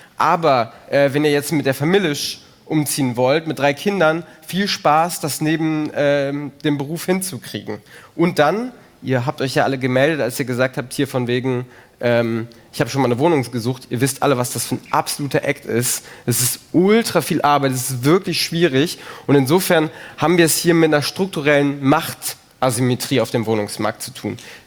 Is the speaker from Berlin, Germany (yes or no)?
yes; Berlin, Germany; wir kommen aus Berlin und kennen uns da so am besten mit aus.